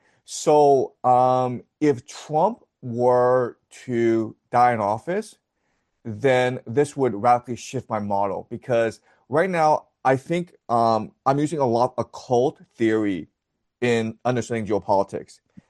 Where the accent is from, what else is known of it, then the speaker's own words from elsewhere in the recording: Toronto, Ontario, Canada; Like I'm from Toronto originally, so like, you know, let's try to meet up in Montreal.